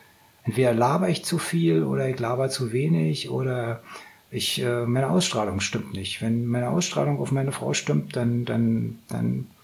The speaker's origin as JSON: {"language": "German", "region": "Northern Germany", "country": "Germany", "said": "Ich komme aus Norddeutschland"}